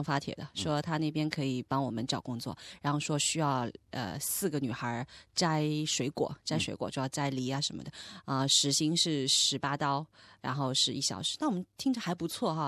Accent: Zhoushan, Zhejiang, China; 因为我家是舟山，我们舟山很多岛

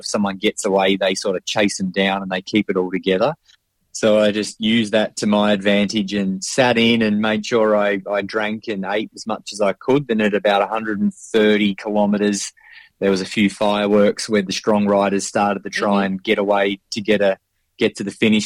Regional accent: Melbourne, Victoria, Australia; now in Indonesia; I'm from Melbourne, Australia, but I live in Indonesia.

